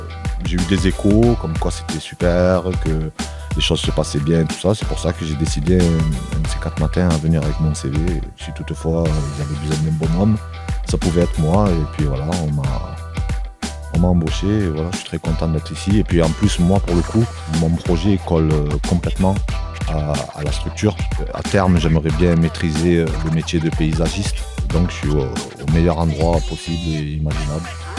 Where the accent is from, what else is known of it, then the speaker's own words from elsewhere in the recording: Marseille, Provence-Alpes-Côte d'Azur, France; là où j'ai grandi à Marseille, c'est comme ça.